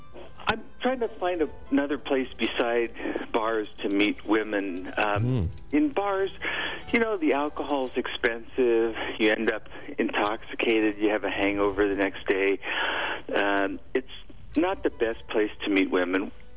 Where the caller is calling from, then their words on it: San Francisco, California, United States; Well, Def Rat Guy, I'm calling from San Francisco.